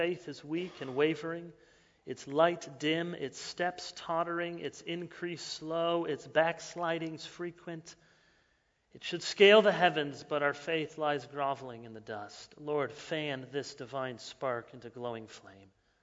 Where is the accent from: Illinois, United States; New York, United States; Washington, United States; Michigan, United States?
Illinois, United States; Chicago; So I'm from Chicago. I'm a Blackhawks fan.